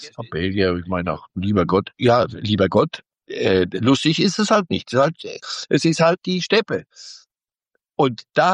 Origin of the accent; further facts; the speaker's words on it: Kaiserslautern, Rhineland-Palatinate, Germany; ich bin in Kaiserslautern aufgewachsen, da ist der Club identitätsstiftend